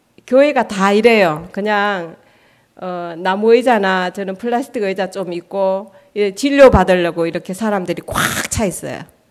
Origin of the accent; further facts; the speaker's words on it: South Korea; 우리는 한국 사람이라고 이제 우리 태극기라고 이렇게 늘 아이들한테 알려줬어요